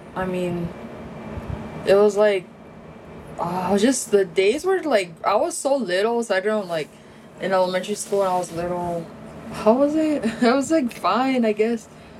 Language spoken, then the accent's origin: English; Garden Grove, California, United States; I grew up in Garden Grove, California.